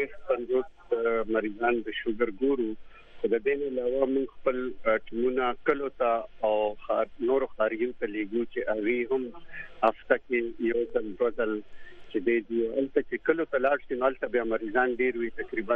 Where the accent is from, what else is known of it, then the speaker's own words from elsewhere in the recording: Peshawar, Khyber Pakhtunkhwa, Pakistan; او زه د پیښور اوسیدونکی یم